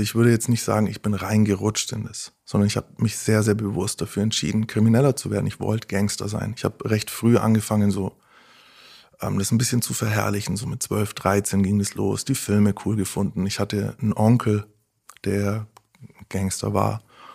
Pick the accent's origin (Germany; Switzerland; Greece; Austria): Germany; Nuremberg, Bavaria; Hatte einen Wohnsitz in Stuttgart, in München, war immer unterwegs. Ich bin Nürnberger, war in Nürnberg.